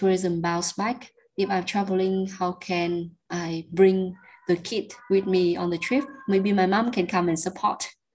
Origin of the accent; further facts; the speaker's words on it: Hanoi, Vietnam; because I'm from Hanoi. So if I travel to Northern Vietnam, that means like people still thinking like, oh, that girl from the city.